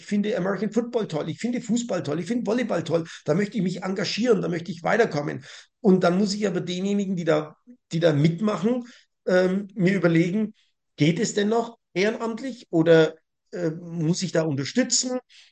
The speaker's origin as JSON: {"language": "German", "town": "Rothenburg", "region": "Bavaria", "country": "Germany", "tie": "born there", "said": "Also ich bin zwar ein gebürtiger Rothenburger, habe aber nie mitgemacht"}